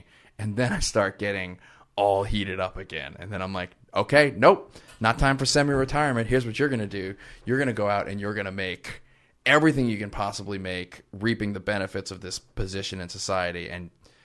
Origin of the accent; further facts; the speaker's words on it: New Orleans, Louisiana, United States; because I'm from New Orleans and we're like the mafia.